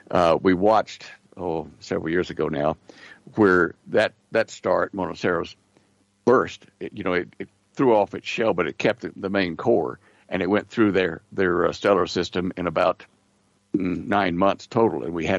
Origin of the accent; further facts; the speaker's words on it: Texas, United States; born there; That's my home state where I was born.